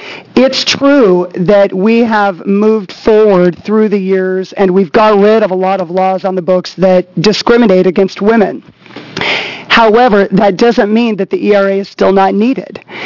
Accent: Coos Bay, Oregon, United States; now in Portland, United States; as you already know, I'm from Coos Bay, but live in Portland, Oregon.

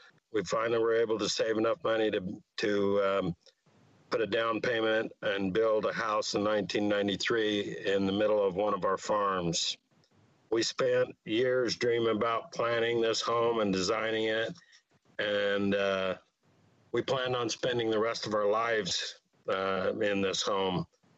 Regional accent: Nyssa, Oregon, United States; I'm a fifth generation farmer, and I was born in Ontario, Oregon, and I've lived my whole life in Nessa, Malheur County, Oregon.

